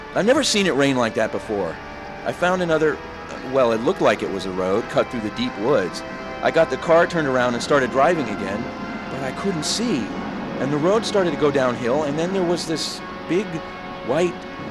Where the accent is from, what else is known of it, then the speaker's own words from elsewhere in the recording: Brooklyn, New York, United States; from Brooklyn.